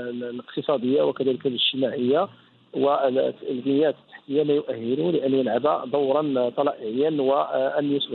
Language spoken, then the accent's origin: Arabic; Morocco; نموذج يجب أن نفتخر به كمغاربة